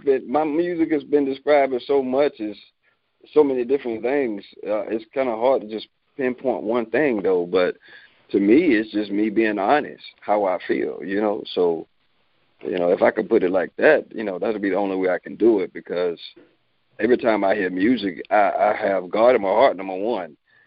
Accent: Tampa, Florida, United States; I'm from Tampa, Florida. Area code 813. I went from 813 to 413.

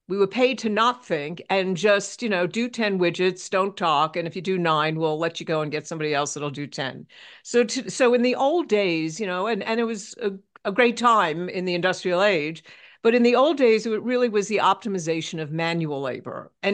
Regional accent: New York City, New York, United States; now in Tucson, United States; I born and raised in New York City. I'll get my accent out of the way. But I live in Tucson, Arizona

